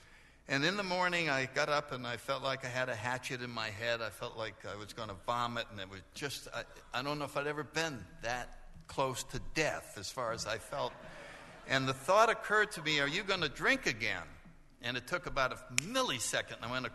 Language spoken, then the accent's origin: English; New Haven, Connecticut, United States; And I was 19 years old. I grew up in New Haven. I was a freshman at Yale